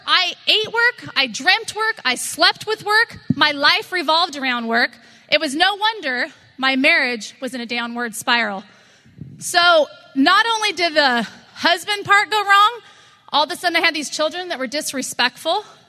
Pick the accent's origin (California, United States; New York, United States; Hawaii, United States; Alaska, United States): California, United States; Huntington Beach; from Huntington Beach, California.